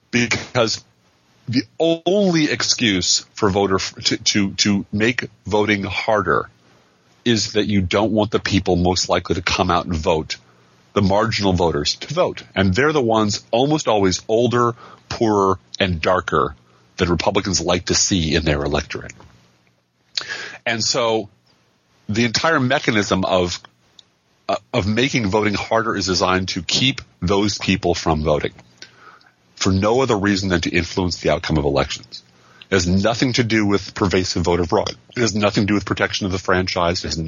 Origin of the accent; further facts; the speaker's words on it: United States; And granted, I think as an American, we have a special responsibility to be better than everyone else because we are more privileged